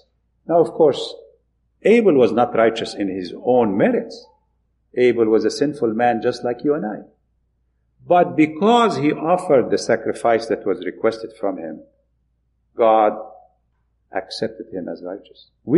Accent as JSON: {"language": "English", "country": "Egypt", "said": "You see, I come from Egypt."}